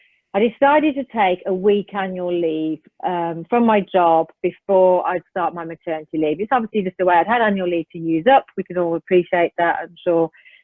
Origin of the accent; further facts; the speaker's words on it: Birmingham, West Midlands, United Kingdom; I come from Birmingham, but I can be posh with my chaise-long.